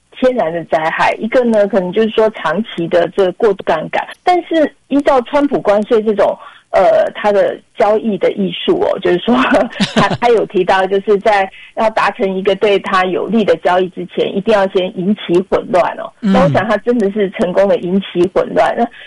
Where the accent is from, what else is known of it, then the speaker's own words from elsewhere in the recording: Taiwan; 然后到最后好像又捆绑我们台湾人